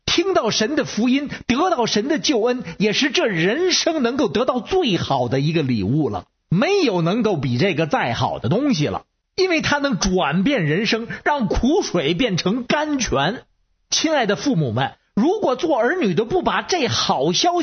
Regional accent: Beijing, China

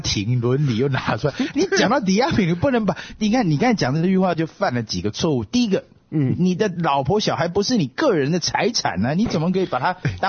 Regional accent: China; 因为我们中国人只要讲到信用，好像就有牵扯到一些道德层面的东西

